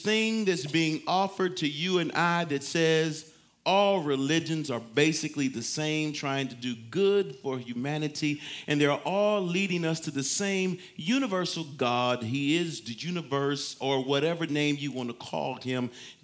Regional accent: Detroit, Michigan, United States; at least it was for me as a young man growing up in Detroit. I was about to say Detroit's inner city, but the whole thing seemed like it's just city, Detroit.

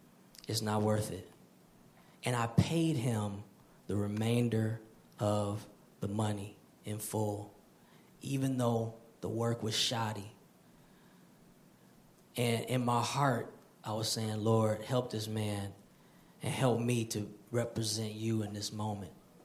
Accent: Detroit, Michigan, United States; So that, you know, I'm from Detroit, so that was a little weird.

